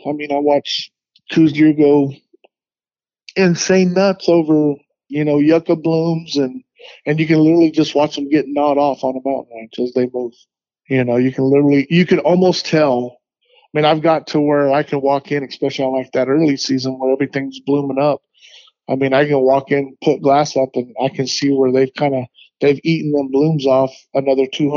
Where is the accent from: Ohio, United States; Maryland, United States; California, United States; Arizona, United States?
Arizona, United States; I mean, I grew up in Arizona. I've hunted Arizona my whole life.